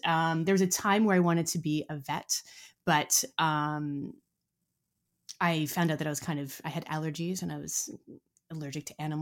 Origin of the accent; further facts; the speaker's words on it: Arizona, United States; also born or lived in Omaha, Nebraska / Colorado; I was born in Omaha, Nebraska, but my family kind of quickly, I basically kind of grew up in Colorado from, you know, like 4 or 5 years old up until middle school. Mm-hmm. And then from middle school on, I grew up in Arizona, went to college there.